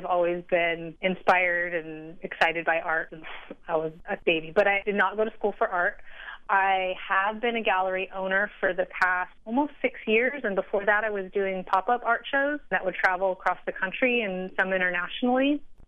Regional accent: California, United States; I grew up in Southern California, so a lot of my art influences, and granted, I've traveled all over the world, been to museums all over the world

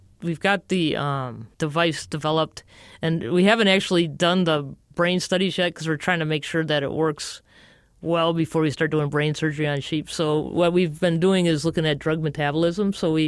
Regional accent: Detroit, Michigan, United States; now in Kansas, United States; and I'm originally from Detroit, so I'm not a farm person at all, and I'm in Kansas

